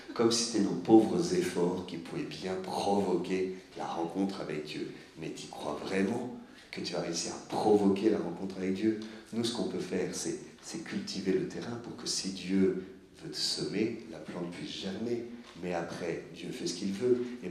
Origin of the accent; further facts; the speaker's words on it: France; nous on est très intelligents parce qu'on est français